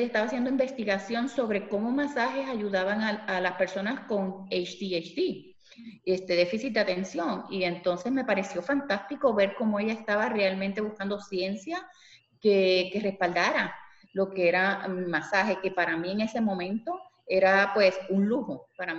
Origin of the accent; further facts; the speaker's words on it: Puerto Rico; moved away as an adult; now in Orlando, United States; Bueno, pues soy de Puerto Rico, químico de profesión. Trabajé muchos años en la industria farmacéutica en Puerto Rico. En el 2001 decidimos mudarnos hacia Orlando, Florida. Vamos para 20 años acá.